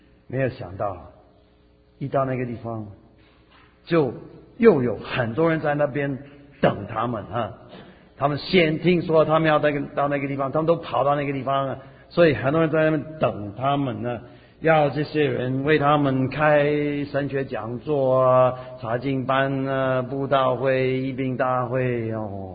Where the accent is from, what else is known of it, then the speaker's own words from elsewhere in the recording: Taiwan; 我是台湾人啊。